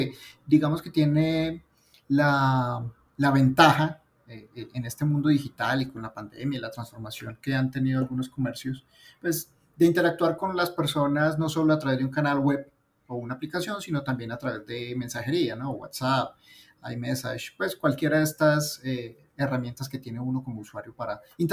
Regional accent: Colombia; moved away as an adult; now in Mexico; soy colombiano, pero vivo en México hace 3 años ya, 3 años y poquito.

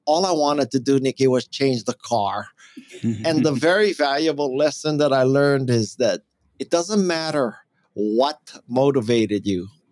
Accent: Hawaii, United States; But when I was growing up in Hawaii, I went to a school and I had to catch the bus to the school and bus home.

